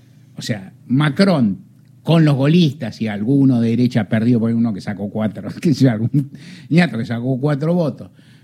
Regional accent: Argentina; Porque ellos son franceses, nosotros somos argentinos.

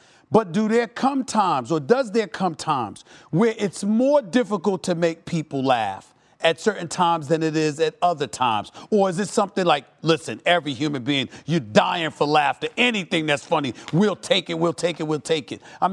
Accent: Queens, New York, United States; I'm from Islands, Queens, okay? You did this in Queens, New York.

